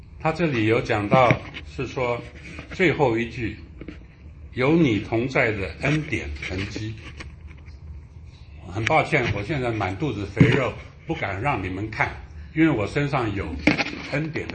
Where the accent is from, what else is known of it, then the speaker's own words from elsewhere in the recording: Guangdong, China; born there; first language Mandarin; 我想我这个虽然是在广东出生了，但是我一直都是以国语为母语嘛